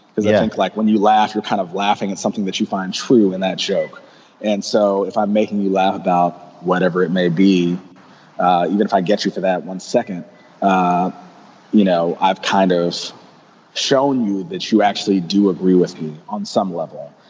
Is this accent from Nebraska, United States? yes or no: no; Atlanta, Georgia, United States; I'm from Atlanta, yeah.